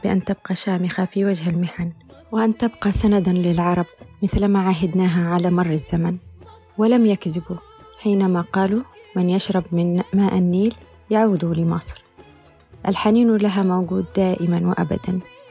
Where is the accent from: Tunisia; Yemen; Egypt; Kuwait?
Yemen; ممتنين لأن بابك مفتوح لنا كيمنيين.